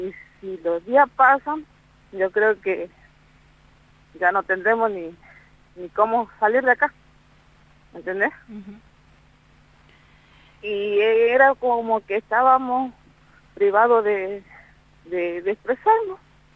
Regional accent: Salta, Argentina; now in Mendoza, Argentina; de distintos departamentos de acá de Mendoza, pero todos somos de Salta

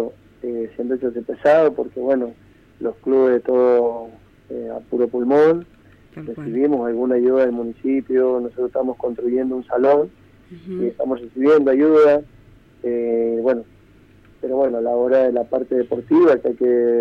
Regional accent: Argentina; sí, los argentinos somos de muchas cábalas

